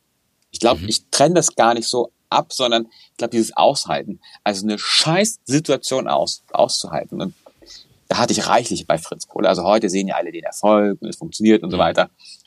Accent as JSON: {"language": "German", "region": "Hamburg", "country": "Germany", "said": "bin ja, sag mal, in den 90er Jahren groß geworden und es gab damals keine Auswahl. Es gab nichts. Also ich bin Hamburger"}